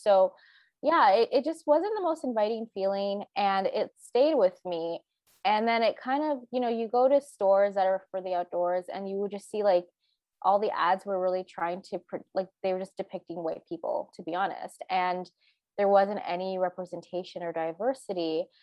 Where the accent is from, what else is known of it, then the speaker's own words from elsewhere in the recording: Toronto, Ontario, Canada; when I grew up in Toronto